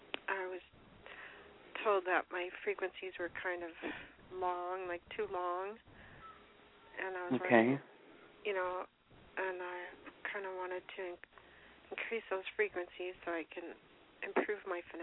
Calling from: Washington, United States; I'm calling from Washington State.

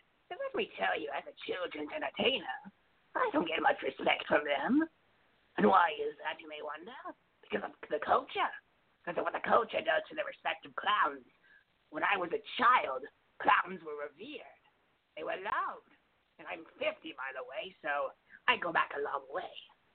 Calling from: California, United States; I'm calling from the land of California, you know.

